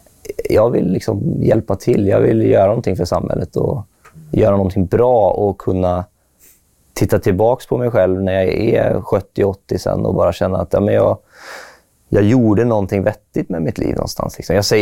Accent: Strömstad, Västra Götaland County, Sweden; Jag kommer från Strömstad, en liten stad på västkusten.

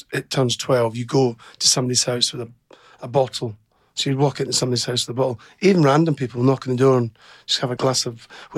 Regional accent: Scotland, United Kingdom; So New Year, I quite like New Year, being Scottish, you know.

